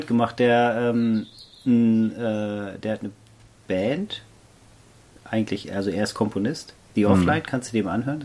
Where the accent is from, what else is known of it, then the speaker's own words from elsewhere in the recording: Germany; Wir als Deutsche fanden es ein bisschen komisch, aber es ist so